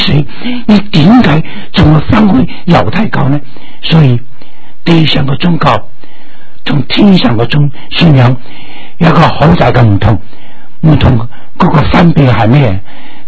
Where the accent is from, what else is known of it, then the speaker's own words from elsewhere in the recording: China; 你会觉得我哋炎黄子孙而家点啊？出头啦！我哋中国人中间有威人啦